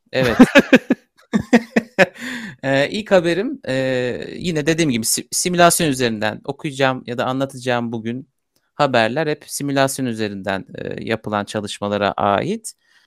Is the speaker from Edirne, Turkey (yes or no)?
no; Çanakkale, Turkey; Ya şöyle ben üniversiteye kadar küçük şehirdeydim. Çanakkale'de yaşadım. Orada büyüdüm diyebilirim.